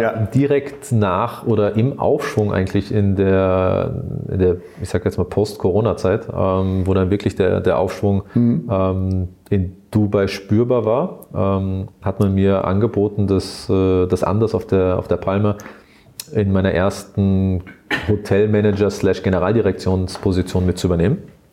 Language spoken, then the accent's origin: German; Austria; moved away; aus Österreich kommend und im Imperial groß geworden in der Luxushotellerie